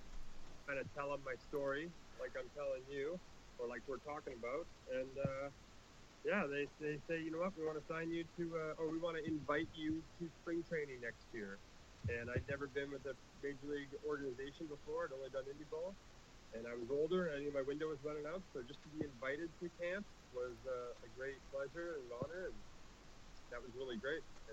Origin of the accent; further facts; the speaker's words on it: Canada; being Canadian.